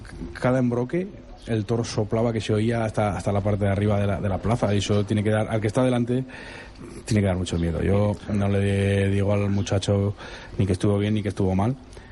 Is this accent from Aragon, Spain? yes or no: yes; Aragon, Spain; Oye, es que mi tierra, macho.